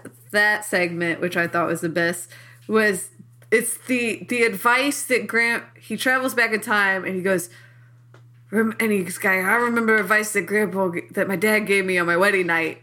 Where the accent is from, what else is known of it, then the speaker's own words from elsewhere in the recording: United States; I'm an American.